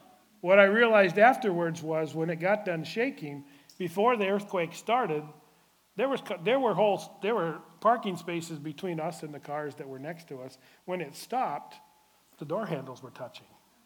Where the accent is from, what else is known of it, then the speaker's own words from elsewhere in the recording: Alaska, United States; I'm from Alaska originally, born and bred in Alaska. And I can't help it. Alaska's the biggest.